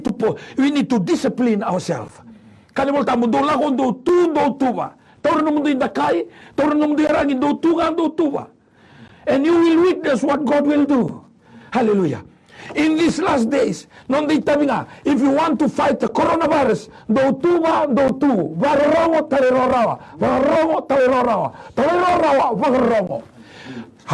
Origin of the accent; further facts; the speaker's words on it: Fiji; they saw my driving license that I'm from Fiji. I'm a pastor.